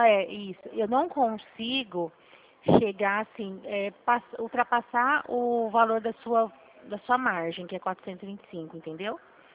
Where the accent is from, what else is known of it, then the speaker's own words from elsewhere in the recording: Flora Rica, São Paulo, Brazil; eu sou de Flora Rica. Eu venho todo dia trabalhar aqui